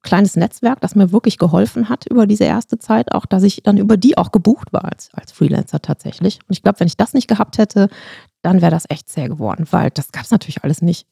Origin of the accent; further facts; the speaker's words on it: Duisburg, North Rhine-Westphalia, Germany; Ich bin in Duisburg geboren. Ich bin in Rheinhausen aufgewachsen.